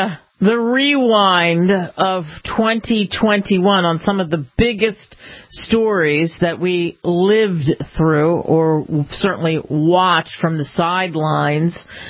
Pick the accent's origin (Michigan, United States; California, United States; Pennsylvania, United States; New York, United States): Pennsylvania, United States; Philadelphia; not too far from where I grew up in Philadelphia